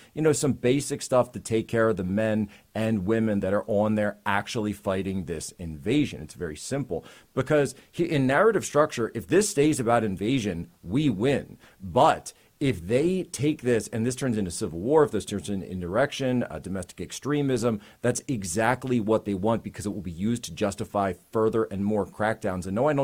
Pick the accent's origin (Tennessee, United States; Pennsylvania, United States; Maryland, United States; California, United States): Pennsylvania, United States; I'm from Pennsylvania and I stand with Texas.